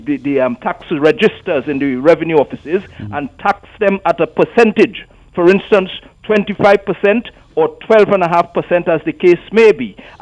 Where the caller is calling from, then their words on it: Couva, Couva-Tabaquite-Talparo, Trinidad & Tobago; Yes, I'm calling from Kuva.